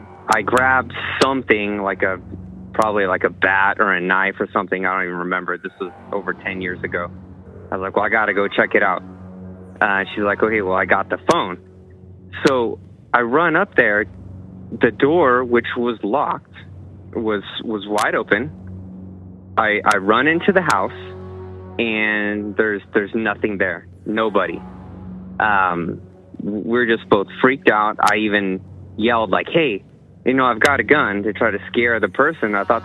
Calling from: San Diego, California, United States; from San Diego.

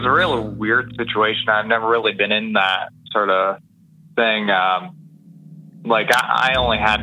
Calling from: Ontario, Canada; I'm up links from Ontario.

